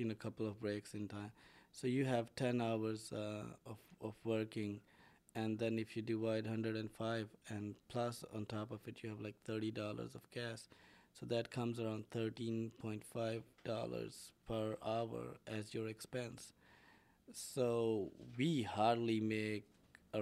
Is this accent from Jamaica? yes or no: no; Rawalpindi, Punjab, Pakistan; I was doing an apprenticeship in a chartered in an accounting firm, and I came from Rawalpindi.